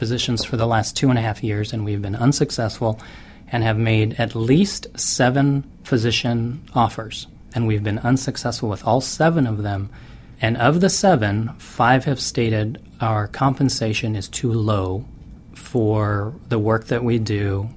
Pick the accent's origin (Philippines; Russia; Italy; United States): Philippines; moved away; Being Filipino myself and being an immigrant myself, it seemed kind of a natural fit.